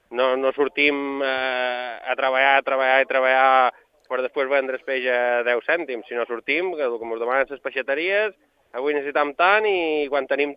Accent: Formentera, Balearic Islands, Spain; nosaltres que som de Formentera només en podem pescar 120

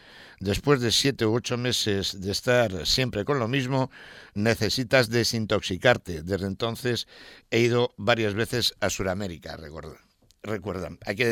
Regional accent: Balearic Islands, Spain; la primera vez que salí de las Pistiusas tenía 15 años y era para ir a estudiar a Palma. La primera vez que pisé la península fue a los 18 años.

